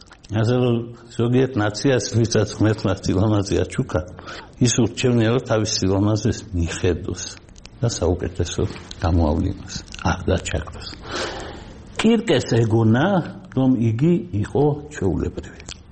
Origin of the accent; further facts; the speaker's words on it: Batumi, Adjara, Georgia; მე ბათუმელი ვარ